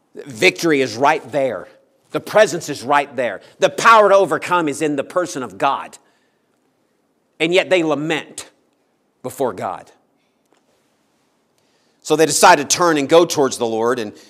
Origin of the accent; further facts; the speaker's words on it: Texas, United States; I'm from Texas.